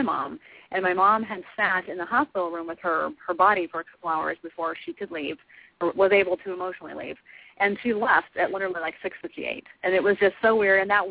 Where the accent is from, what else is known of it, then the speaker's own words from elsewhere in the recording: Astoria, Oregon, United States; we're all from Astoria, Oregon, and the closest big city is in Portland, 2 hours away.